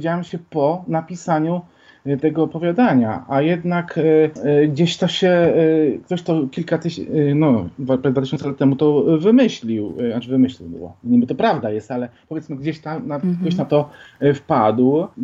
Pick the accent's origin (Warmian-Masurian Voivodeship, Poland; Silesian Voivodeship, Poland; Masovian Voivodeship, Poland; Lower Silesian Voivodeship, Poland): Warmian-Masurian Voivodeship, Poland; Olsztyn; born there; ja jestem mieszczuchem z urodzenia. Urodziłem się w Olsztynie jakiś czas temu i z nosa nie wciłem poza miasto. Żyłem zawsze w mieście